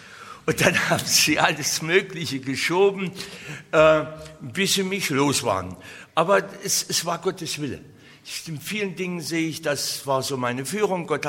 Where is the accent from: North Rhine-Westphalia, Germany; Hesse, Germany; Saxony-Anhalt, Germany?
Saxony-Anhalt, Germany; Weißenfels; Ich komme also auch aus dem Osten, aber weiter oben. Mein Heimatort, aus dem ich komme, ist Weißenfels, liegt so zwischen Leipzig und Halle. Da bin ich vor vielen Jahren geboren, 1951.